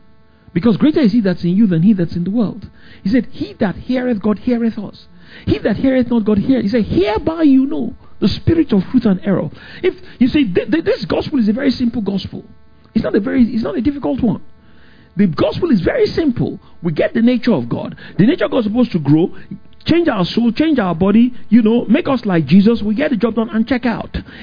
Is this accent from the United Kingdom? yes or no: yes; England, United Kingdom; thank God I came from England